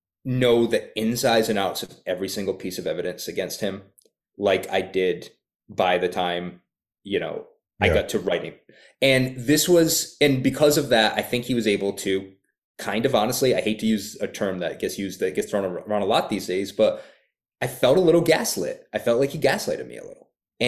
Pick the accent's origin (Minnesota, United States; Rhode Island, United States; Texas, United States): Rhode Island, United States; Providence; accent: Rhode Island; now in Los Angeles, United States; I have a little bit of a Rhode Island accent. I live in LA now, but I'm originally from Providence. And I do think that sometimes this New England accent comes in very handy